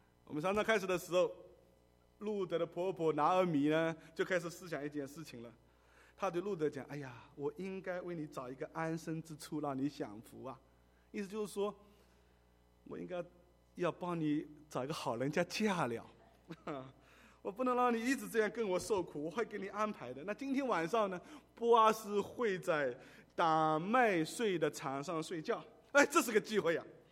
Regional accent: China; born there; 我在大陆出生，讲话的口气都会有不一样

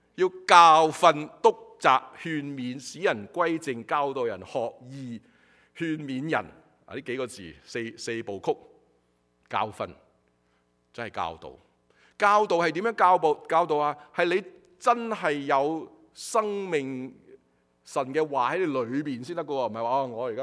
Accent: China; 大家知道外国人咧唔系好似我哋中国人咁怕丑吓

